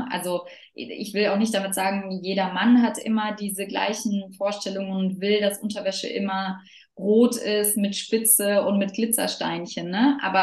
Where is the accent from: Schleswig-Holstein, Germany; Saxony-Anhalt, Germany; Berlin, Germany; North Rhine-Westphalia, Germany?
Berlin, Germany; komme aus Berlin und bin auch gebürtige Berlinerin